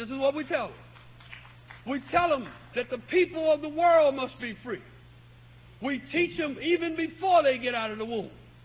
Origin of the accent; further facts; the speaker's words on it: Detroit, Michigan, United States; Because I come from Detroit, so I know what it's like.